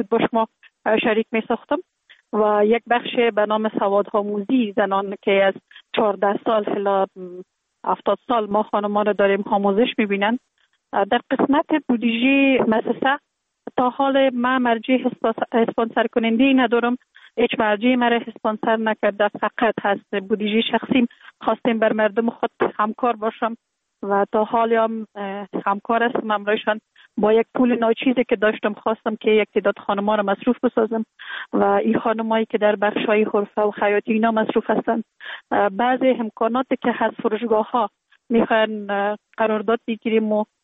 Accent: Kabul, Afghanistan; born there; در کابل زندگی میکنم. در کابل متولد شدیم در سال 1363 در یک خانه اواده روشن فکر، خانواده که از جمله خانواده های اهل معارف کشور بودن متولد شدیم

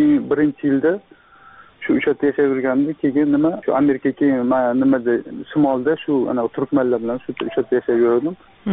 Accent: Tashkent, Uzbekistan; toshkentlikman.

